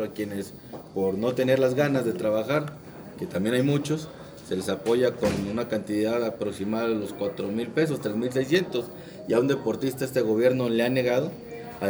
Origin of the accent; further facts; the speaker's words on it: Nuevo León, Mexico; Allá en el norte, yo soy de Nuevo León